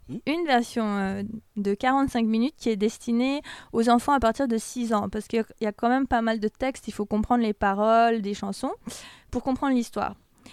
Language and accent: French; Switzerland; moi, je suis suisse, mais je suis moitié asiatique, je suis moitié thaïlandaise, moitié écossaise.